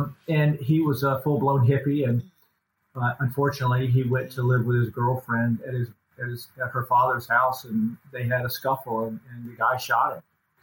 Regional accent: North Carolina, United States; born there; I was born in North Carolina, which is on the East Coast of the United States. I was born in a small town that is kind of considered Appalachia, if you will. It's up in the mountains of North Carolina in the western part of the state.

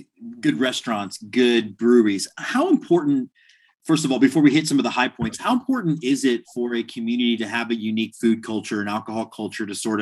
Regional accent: Texas, United States; I'm notorious for being like, well, I'm from Texas, I'm not going to eat a taco outside of Texas.

